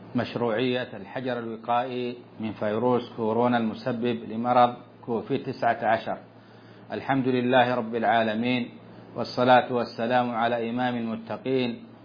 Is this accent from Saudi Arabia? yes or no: yes; Saudi Arabia